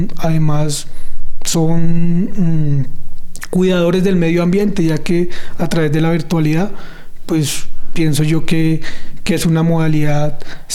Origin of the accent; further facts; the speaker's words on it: Bogotá, Bogotá D.C., Colombia; yo soy de la ciudad de Bogotá, tengo 42 años